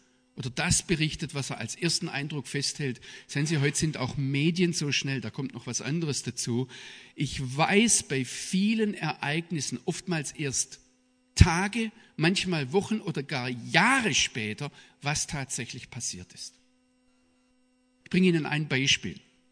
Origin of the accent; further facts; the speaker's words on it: Baden-Württemberg, Germany; also born or lived in Rüsselsheim; Ich bin bei Rüsselsheim geboren. Nein, das stimmt, aber mein Vater hat damals in Mainz gearbeitet. Ich bin dann aber im Schwarzwald aufgewachsen. Und daher kommt mein Sprachfehler.